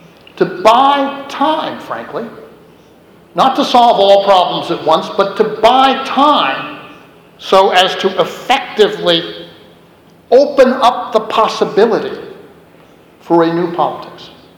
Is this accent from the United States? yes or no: yes; United States; but also as an American, I should say, on a transatlantic basis